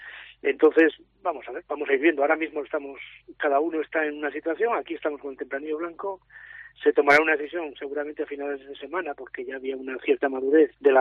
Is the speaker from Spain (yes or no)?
yes; Autol, La Rioja, Spain; Aquí seguimos en mi pueblo, en Autol, estamos en el tempranillo blanco.